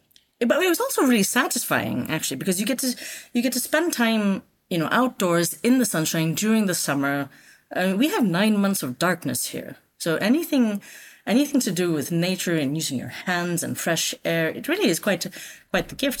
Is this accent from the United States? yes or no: no; Iceland; first language Icelandic; also born or lived in Singapore; We're from Singapore. Right. So I was almost six when we moved here. But I was fortunate because I'm at that age where I'm still a bit of a sponge when it comes to languages. So I am a native speaker of both Icelandic and English.